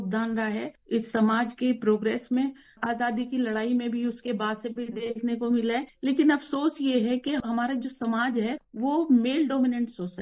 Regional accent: India; और हम भारत के निवासी हैं, वहां पर अगर ऐसा काम हो रहा है

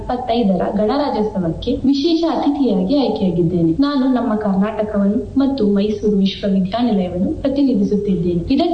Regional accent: Tadagavadi, Karnataka, India; ನನ್ನ ಊರು ಮಂಡ್ಯ ಜಿಲ್ಲೆಯ ತಡಗವಾಡಿ ಗ್ರಾಮ.

